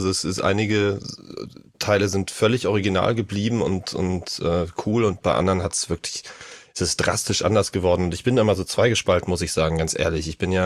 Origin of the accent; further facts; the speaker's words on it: Hamburg, Germany; ich bin Hamburger